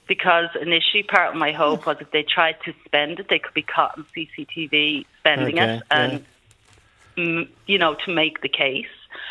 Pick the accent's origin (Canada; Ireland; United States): Ireland; Dublin, Leinster; I'm from Dublin, born and bred, you know, in the sense of, you know, from dock workers, seamstresses, you name it